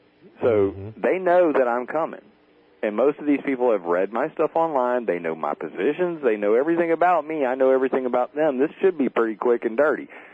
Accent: the South, United States; I grew up in the South. Like, my hometown's 60% black people. I've listened to rap my whole life.

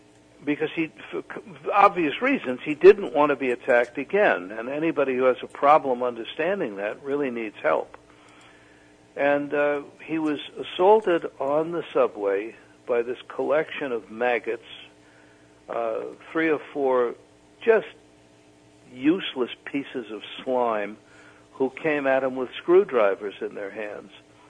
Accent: New York, United States; When I was a boy growing up in New York, people could sleep in the park overnight.

